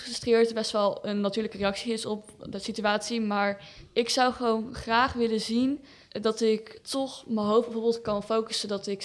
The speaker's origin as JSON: {"language": "Dutch", "town": "Breda", "region": "North Brabant", "country": "Netherlands", "said": "Ik ben 16 jaar. Ik kom uit Breda."}